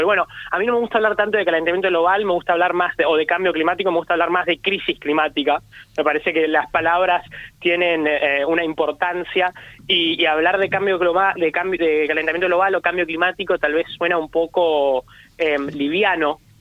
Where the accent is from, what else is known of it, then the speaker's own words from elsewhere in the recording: Buenos Aires, Argentina; yo soy de Capital Federal, es lo que más tengo cerca, por eso pongo ese ejemplo, me pido perdón de antemano por mi porteñismo.